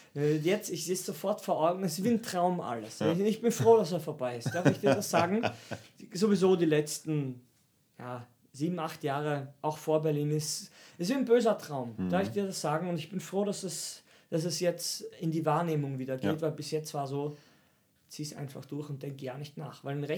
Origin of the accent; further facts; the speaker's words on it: Austria; now in Germany; haben gleich gemerkt, er spricht ein bisschen komisch, woher kommst du aus Österreich?